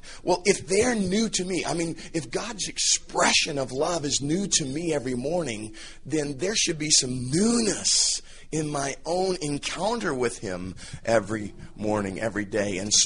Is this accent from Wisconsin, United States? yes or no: no; Kansas, United States; now in Long Beach, United States; It's not because I'm from Kansas. It's because I just can't dictate very well my dictation.